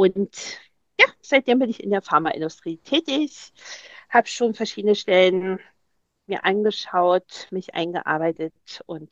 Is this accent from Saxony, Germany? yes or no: yes; Saxony, Germany; gebürtig aus Sachsen und habe eigentlich Ökologie und Umweltschutz studiert